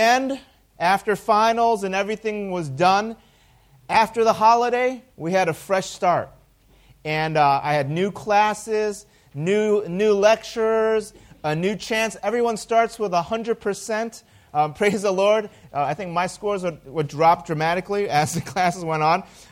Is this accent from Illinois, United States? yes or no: yes; Chicago, Illinois, United States; I love all sports that are from the city of Chicago, which is my hometown.